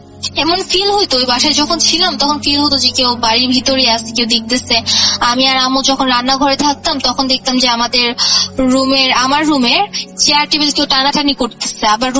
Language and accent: Bangla; Bikrampur, Dhaka Division, Bangladesh; আমাদের গ্রামের বাড়ি বিক্রমপুর, সেখানে অনেক স্টোরি আছে